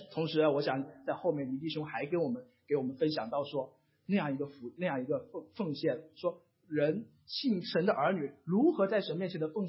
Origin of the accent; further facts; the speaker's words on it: China; 我曾经成长在一个中国大陆的知识分子家庭